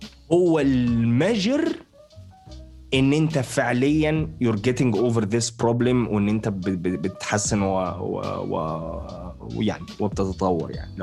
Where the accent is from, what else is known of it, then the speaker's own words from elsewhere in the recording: Syria; انا طبعا انا سوري